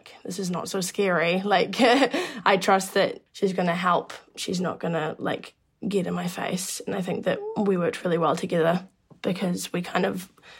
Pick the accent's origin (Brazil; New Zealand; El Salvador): New Zealand; I am a musician from New Zealand.